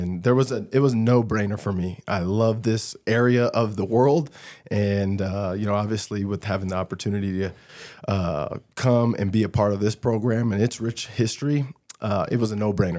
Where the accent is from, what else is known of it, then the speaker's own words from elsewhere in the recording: Boulder, Colorado, United States; growing up in Boulder, sports, depending on who you were, weren't very important.